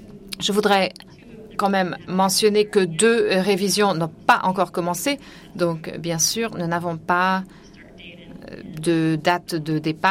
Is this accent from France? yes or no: no; Switzerland; du GAC et je viens de Suisse.